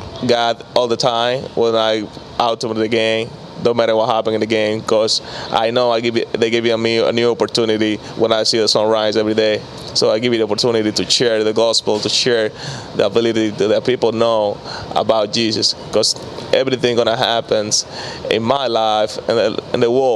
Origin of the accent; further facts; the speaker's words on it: La Romana, Dominican Republic; English is a second language; I was fun to grow up in La Romana. I'm grateful to born here because I got a love memory, a good memories when I grow up in my hometown.